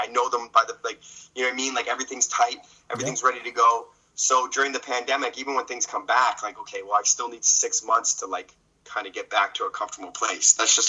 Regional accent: Canada; it's like one of our only ways to make money as Canadian comedians.

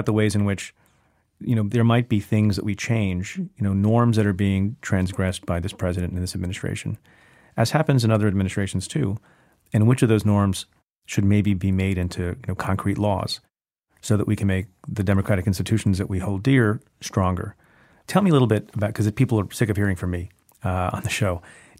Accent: New Jersey, United States; We're both from Jersey.

